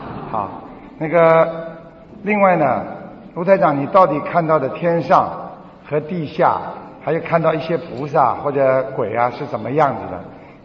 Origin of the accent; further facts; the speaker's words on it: China; 我们中国人就讲一个缘分。